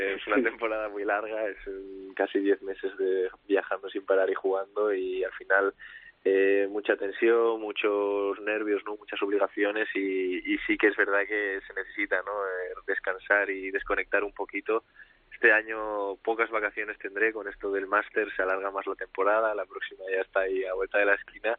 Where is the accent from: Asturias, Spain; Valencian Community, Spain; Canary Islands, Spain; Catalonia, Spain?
Asturias, Spain; a disfrutar también de mi tierra, ¿no?, de Asturias, que la he hecho en falta también.